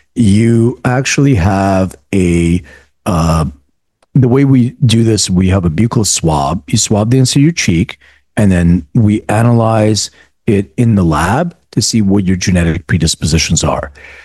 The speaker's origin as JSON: {"language": "English", "town": "Philadelphia", "region": "Pennsylvania", "country": "United States", "lives_now": "Los Angeles, United States", "said": "So I live in Los Angeles. I'm from Philadelphia."}